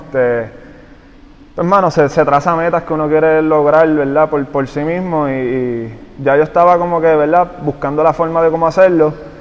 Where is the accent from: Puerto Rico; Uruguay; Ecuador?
Puerto Rico; Jayuya; una que soy de Jayuya